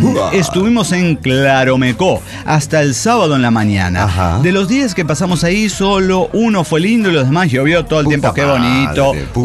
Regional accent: Tabasco, Mexico; now in Chicago, United States; Soy de Tabasco y vivo en Chicago.

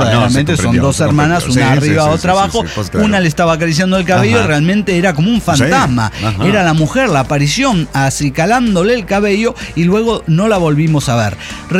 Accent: Colombia; Y vamos de nuevo con todo el pedo que los colombianos no hablamos caribeño.

